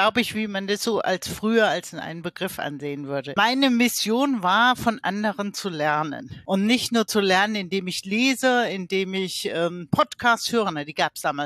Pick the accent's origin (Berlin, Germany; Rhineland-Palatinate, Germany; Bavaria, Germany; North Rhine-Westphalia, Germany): North Rhine-Westphalia, Germany; Ich komme aus Wittgenstein. Das ist eine Region in Deutschland, die fast kein Mensch kennt. Das ist neben dem Siegerland, ungefähr 150 Kilometer nördlich von Frankfurt. Aus einer ganz reformierten, kleinen Gegend, wo viel Wald, aber halt auch ein paar Dörfer sind